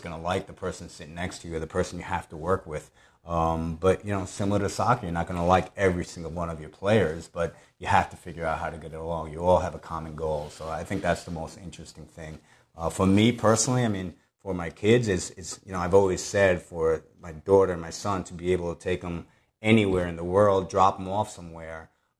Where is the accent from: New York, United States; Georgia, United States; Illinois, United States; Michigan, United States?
New York, United States; Queens; Yeah, I grew up in Queens, New York, and then moved to Long Island.